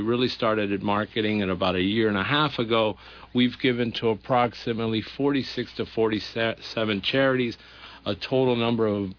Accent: Miami, Florida, United States; moved away as an adult; now in Stowe, United States; we started back in 1998 in Miami, Florida, in my hometown.

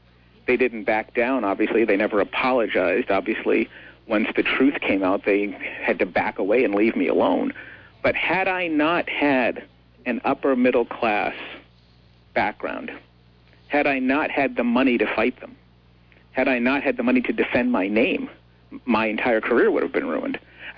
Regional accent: Boston, Massachusetts, United States; also born or lived in Plymouth; because we didn't deal with police at all when I grew up in Dorchester in Boston.

